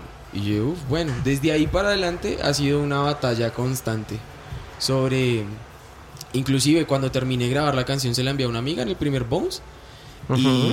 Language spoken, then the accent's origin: Spanish; Bogotá, Colombia; soy de Bogotá, de Colombia. Tengo 22 años.